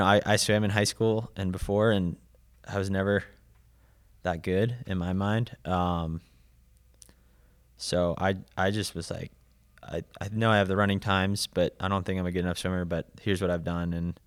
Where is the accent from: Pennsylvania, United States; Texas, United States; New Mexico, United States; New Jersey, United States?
New Jersey, United States; like a mile, it'd be like a mile in New Jersey. I'm from New Jersey.